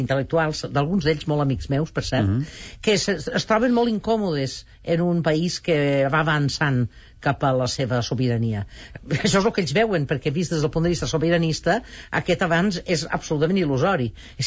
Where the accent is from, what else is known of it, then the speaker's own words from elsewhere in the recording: Valencian Community, Spain; que jo no puc entendre com a valenciana